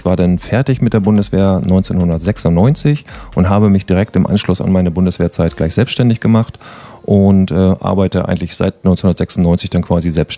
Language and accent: German; Lower Saxony, Germany; born there; now in Bußdorf, Germany; ich bin gebürtig aus Niedersachsen, wohne aber seit 1991 in Schleswig-Holstein, bin damals nach Jagel gezogen und von dort aus, als ich meine Frau kennengelernt hatte, sind wir dann von da aus nach Bußdorf gezogen. Wir wohnen jetzt also in Bußdorf